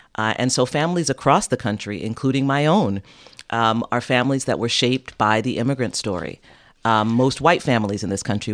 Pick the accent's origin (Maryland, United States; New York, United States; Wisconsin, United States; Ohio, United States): New York, United States; Queens; And my father started out as an electrician and then became a social worker in Harlem. And we grew up in Queens.